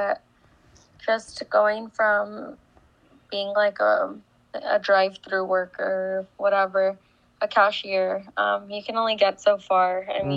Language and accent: English; El Paso, Texas, United States; I'm 22 years old. I'm in the hospitality industry, and I was born and raised in El Paso, Texas.